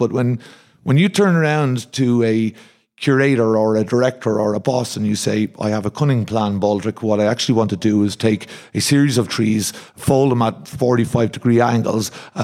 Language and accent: English; Ireland; Apparently, I, as an Irishman, don't take that very well at all